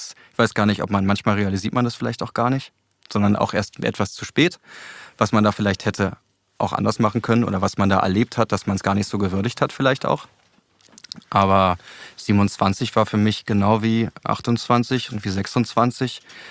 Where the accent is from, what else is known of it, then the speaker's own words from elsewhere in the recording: Berlin, Germany; born there; Ich bin geboren in Charlottenburg-Wilmersdorf im Martin-Luther-Krankenhaus an einem Mittwoch.